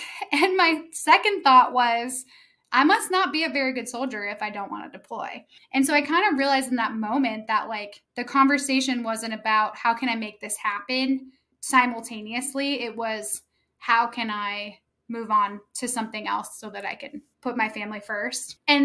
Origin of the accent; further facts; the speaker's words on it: New York, United States; And then I started hanging out with a bunch of stay-at-home moms in Tennessee, and I'm from New York.